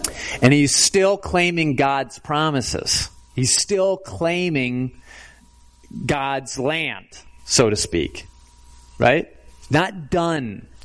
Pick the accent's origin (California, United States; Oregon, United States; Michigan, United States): Michigan, United States; Grand Rapids; I have a friend, a kid I grew up with in Grand Rapids